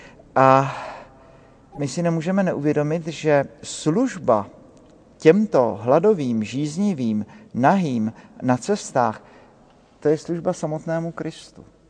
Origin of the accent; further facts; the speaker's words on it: Brno, South Moravian Region, Czechia; A u nás v Brně, ze kterého pocházím, pravidelně se ustanovila tradice